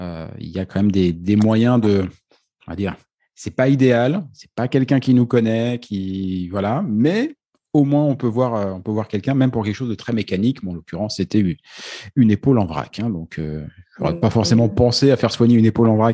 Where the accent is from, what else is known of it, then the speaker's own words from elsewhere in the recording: France; si on est français, on râle parce que nous, on râle, c'est notre truc.